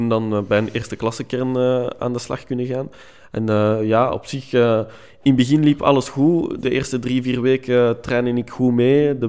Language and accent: Dutch; Anderlecht, Brussels-Capital Region, Belgium; also born or lived in Molenbeek; now in Strombeek, Belgium; Ik ben opgegroeid, ik ben geboren in Anderlecht. En ik heb 6 jaar in Molenbeek gewoond. En dan zijn we verhuisd naar Strombeek. Dat is aan de rand van Brussel. En nu woon ik nog steeds in Strombeek